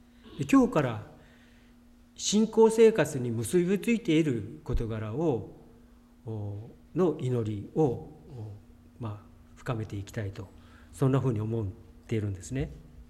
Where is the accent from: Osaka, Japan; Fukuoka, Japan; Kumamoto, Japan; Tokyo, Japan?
Fukuoka, Japan; Kitakyushu; 北九州で生活していた頃なんですが、まあ、僕が生まれ育ったところですけれども